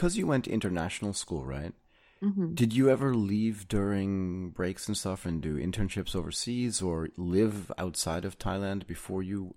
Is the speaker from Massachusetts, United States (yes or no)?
yes; Boston, Massachusetts, United States; also born or lived in Connecticut; Well, first of all, I grew up in mostly in Boston and Connecticut